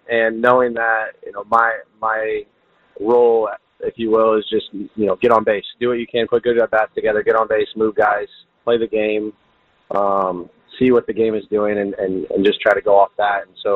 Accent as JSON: {"language": "English", "town": "Sunnyland", "region": "Illinois", "country": "United States", "tie": "born or raised there", "said": "Yep, I grew up in Sunnyland, which is a little town like inside of Washington. But yeah, it's like I'm like 20, 25 minutes from Peoria. It's just a little town, a lot of cornfields, really, really tight-knit community."}